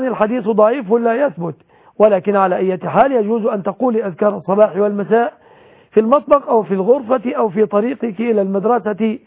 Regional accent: Egypt; أن يحفظ بلادنا مصر

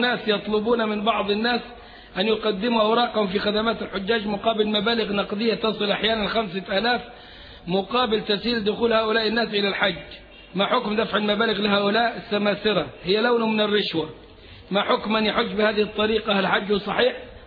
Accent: Upper Egypt, Egypt; now in Cairo, Egypt; انا من الصعيد من قرية ليس فيها محفظ قرآن

